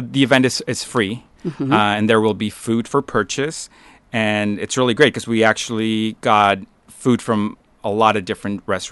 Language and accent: English; California, United States; also born or lived in Mexico / Los Angeles; now in Astoria, United States; I am originally from, well, I was actually born in Mexico, but I grew up in Southern California. More recently, I was living in L.A. for the past 10 years. And I moved here with my partner almost 2 years ago.